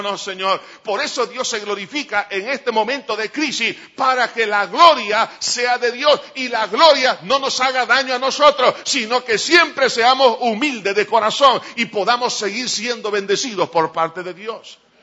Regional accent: El Salvador; por algo, dicen que somos guanacos.

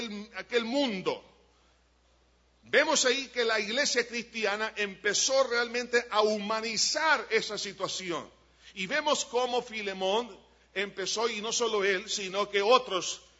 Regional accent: El Salvador; que no exista ni nada que nos separe como salvadoreños

